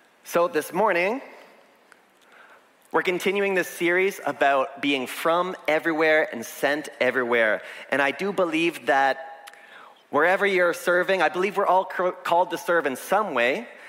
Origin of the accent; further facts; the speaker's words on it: Elmira, Ontario, Canada; also born or lived in Waterloo / Toronto; now in Philippines; I grew up here at WMB, born and raised in Elmira, spent a few years in Waterloo, a few years in Toronto, but all my life, WMB has been my home church and is now my sending church.